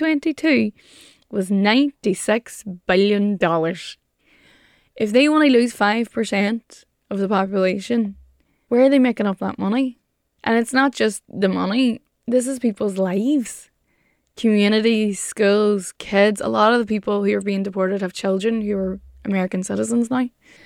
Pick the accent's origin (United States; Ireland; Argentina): Ireland; We are not better because we're Irish. We're better crack, but that's it.